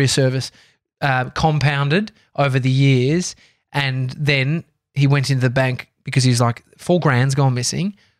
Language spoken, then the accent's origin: English; Australia; It was a bogan way of saying it. I'm Australian.